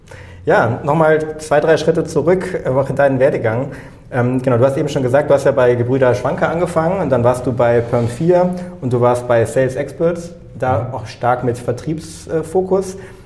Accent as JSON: {"language": "German", "region": "North Rhine-Westphalia", "country": "Germany", "lives_now": "Berlin, Germany", "said": "für mich als fast gebürtigen Kölner, ich bin aus dem Kölner Umland"}